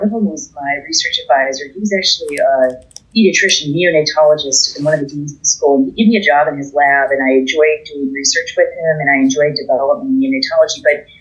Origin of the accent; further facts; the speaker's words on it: Milwaukee, Wisconsin, United States; now in Cleveland, United States; I grew up in Wisconsin. I was born in Milwaukee, and my family is still there.